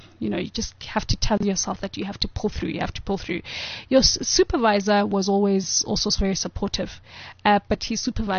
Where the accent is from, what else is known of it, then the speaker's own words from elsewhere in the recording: South Africa; I'm from South Africa.